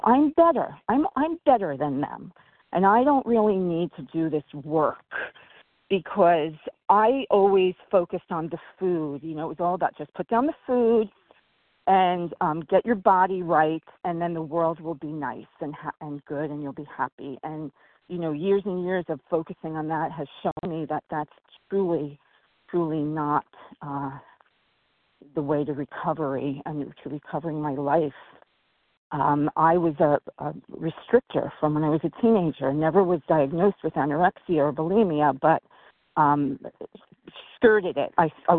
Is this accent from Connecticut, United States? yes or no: no; New York, United States; I'm from New York.